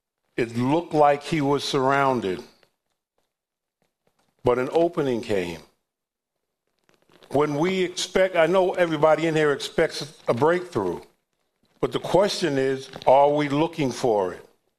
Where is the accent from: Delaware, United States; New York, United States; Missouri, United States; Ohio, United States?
New York, United States; They're not my favorite team because I'm from New York. So I'm a Knicks fan.